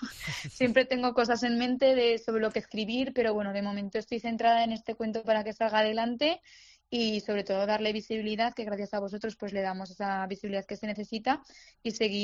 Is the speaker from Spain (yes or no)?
yes; Zaragoza, Aragon, Spain; ella es de Murcia y yo soy de Zaragoza.